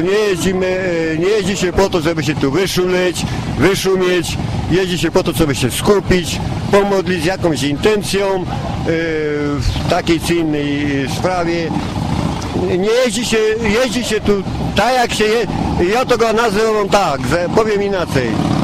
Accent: Boronin, Lesser Poland, Poland; ja pochodzę z Boronina, z Podhala.

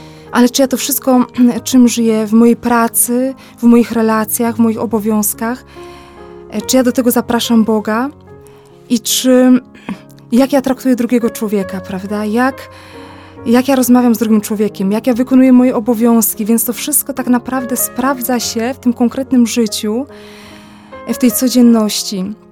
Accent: Lubusz Voivodeship, Poland; Że pochodzę z diecezji zielonogórsko-gorzowskiej

